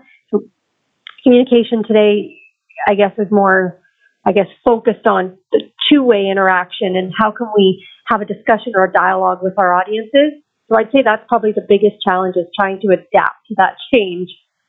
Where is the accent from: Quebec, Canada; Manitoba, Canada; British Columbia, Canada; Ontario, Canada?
Ontario, Canada; St. Thomas; But I was born and raised here in St. Thomas, so I sort of always kept my eye on the hospital here for opportunities and communications.